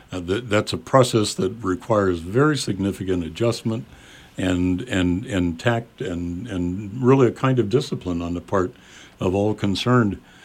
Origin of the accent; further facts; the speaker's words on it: United States; That was an important moment, in a way, for me as an American.